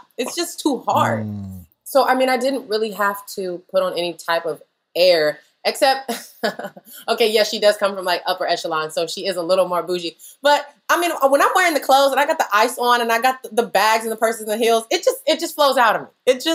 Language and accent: English; the South, United States; I'm from the South, and we don't do that.